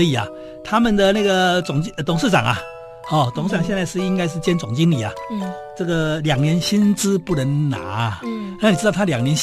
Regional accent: Taiwan; 印度人跟我们台湾人不一样啊。我们台湾人在搞数学，对不对？

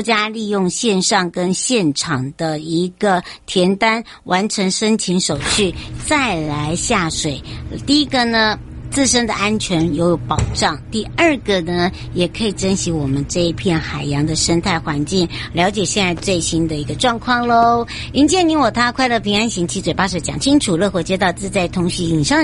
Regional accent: Taiwan; 其实我们台湾人最热情的是就是人情味了

